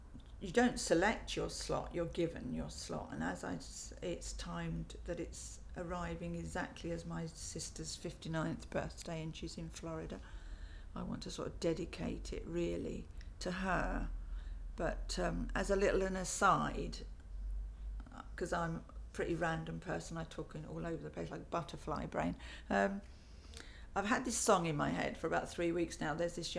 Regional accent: Royston, East of England, United Kingdom; I'm 57 and I come from Royston in Hertfordshire.

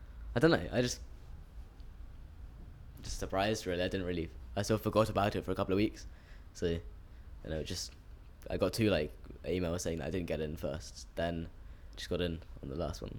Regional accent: Jersey; I'm 16 from Jersey in the Channel Islands.

